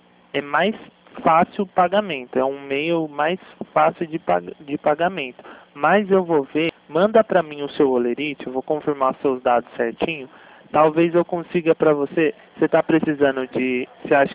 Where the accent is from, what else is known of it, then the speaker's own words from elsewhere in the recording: São Paulo, Brazil; Isso, interior de São Paulo